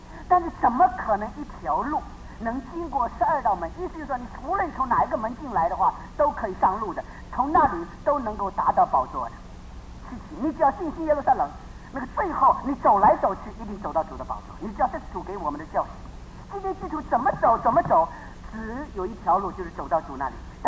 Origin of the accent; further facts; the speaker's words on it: Taipei, Taiwan; 我到了台北，到了现在还是会迷路，虽然我在这里长大的